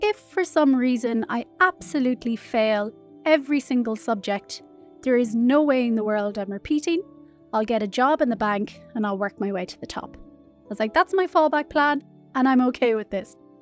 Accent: Connacht, Ireland; I grew up in Ireland, the west of Ireland, a small town, and Ireland was very Catholic back then.

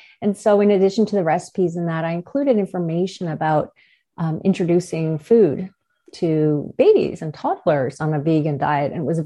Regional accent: Newfoundland and Labrador, Canada; We are from Newfoundland, and we were in a small town

